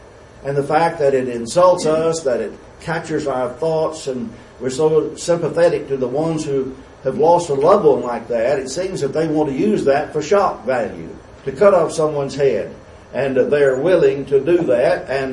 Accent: United States; Now, as a Christian, that concerns me. As an American, that concerns me.

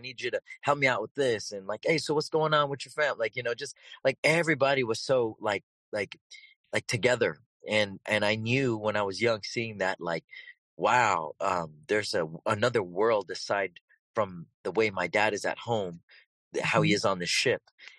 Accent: San Diego, California, United States; thank goodness growing up in San Diego, it's very diverse, but even in a very diverse place like this, you'll still get the, oh, so where are you from? You know? And when I just tell them, oh, I'm from San Diego, you know, I'm like you.

